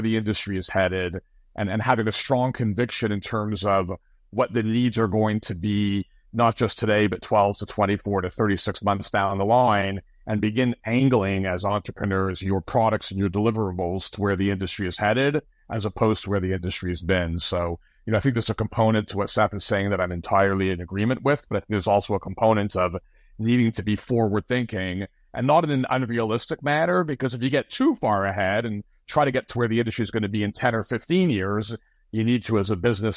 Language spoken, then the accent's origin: English; Canada; being the Canadian in the room